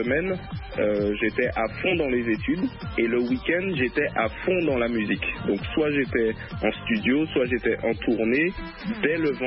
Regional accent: Guadeloupe, France; moved away as an adult; also born or lived in Montpellier; ma carrière solo a débuté lorsque j'ai quitté la Guadeloupe pour aller faire mes études en France, puisque à l'âge de 20 ans, je suis parti pour mes études à Montpellier.

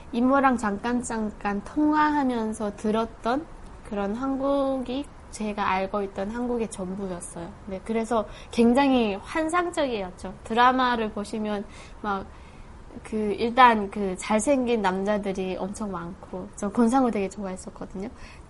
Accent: North Korea; now in South Korea; 2009년도에 탈북을 해서 현재는 가톨릭 대학교에서 사회복지를 공부하고 있고

